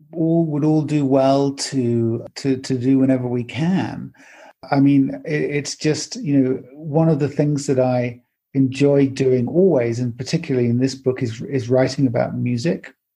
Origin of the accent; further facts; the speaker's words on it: England, United Kingdom; speaking as an Englishman who grew up dreaming about New York